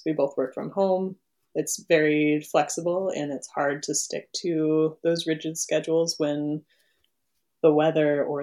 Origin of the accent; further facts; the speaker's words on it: Moscow, Idaho, United States; So I grew up in Moscow, Idaho.